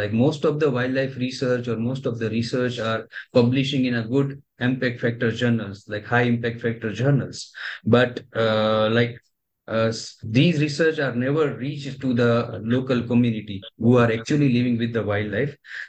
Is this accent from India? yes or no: yes; India; English is a second language; if we don't do anything from India as an Indian citizen or as an Indian scientist, then It is possible that world will never know many things about sloth bear